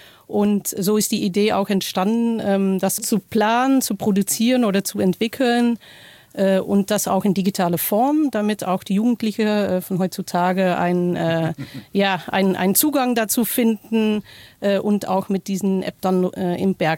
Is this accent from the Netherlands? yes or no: yes; Netherlands; now in Kassel, Germany; Ich bin Niederländerin, seit 20 Jahren jetzt in Deutschland, auch 20 Jahre in Kassel